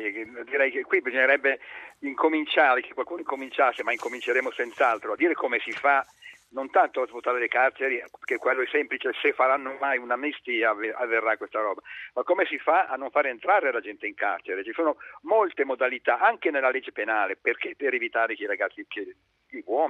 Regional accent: Milan, Lombardy, Italy; per me che sono milanese

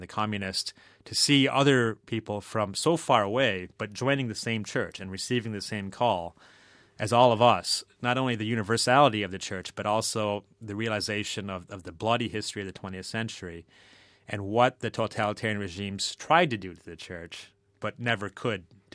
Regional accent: Midwest, United States; I was kind of down on New York City, being a Midwesterner, and I never thought I would actually live there.

